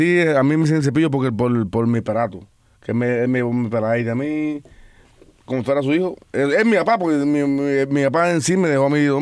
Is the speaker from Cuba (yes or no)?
yes; Cuba; nosotros venimos de Cuba